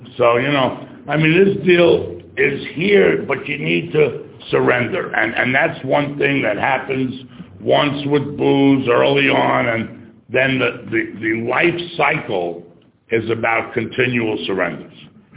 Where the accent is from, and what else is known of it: New York, United States